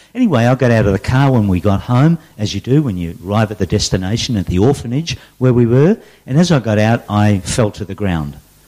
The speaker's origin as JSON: {"language": "English", "town": "Perth", "region": "Western Australia", "country": "Australia", "tie": "born or raised there", "said": "So as a young kid growing up in Perth, we used to have firecrackers, and I've missed them all these years."}